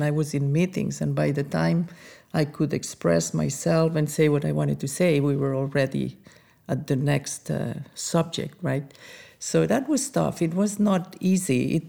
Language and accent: English; Andorra; we came from France, but I'm not from France. I am from a very small country called Andorra. And Andorra is in the Pyrenees between France and Spain.